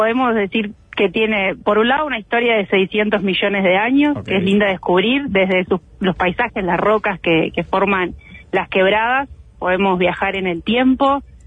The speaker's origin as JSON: {"language": "Spanish", "region": "Montevideo", "country": "Uruguay", "tie": "born or raised there", "said": "Yo nací en Montevideo, hasta los 20 años estuve por esa zona, aunque siempre tuve la suerte de con mis padres recorrer todo el país."}